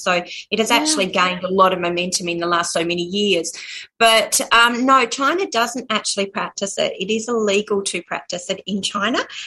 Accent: Australia; I'm blonde and I'm Australian

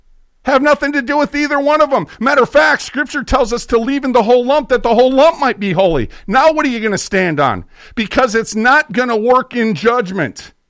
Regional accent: United States; and I say, well, I'm from America.

